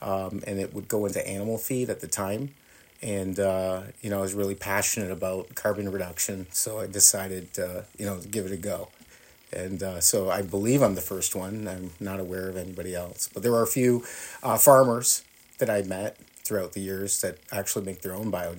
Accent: Canada; now in Buffalo, United States; I'm from Canada.

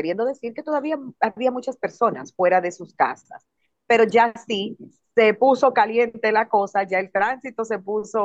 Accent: Dominican Republic; hay que entender que somos dominicanos, señores

